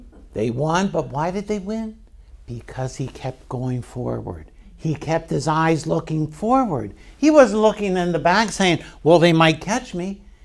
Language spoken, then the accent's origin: English; Baltimore, Maryland, United States; Now, I'm from Baltimore. And something happened last Sunday in Baltimore that changed the way life is on planet Earth.